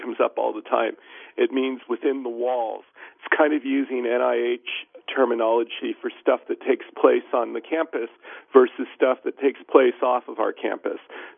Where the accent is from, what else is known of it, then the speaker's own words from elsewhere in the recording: Alexandria, Virginia, United States; So, as you said, I grew up in Alexandria, Virginia. I lived there up until college, went to UVA, and then went to the Medical College of Virginia at VCU for medical school.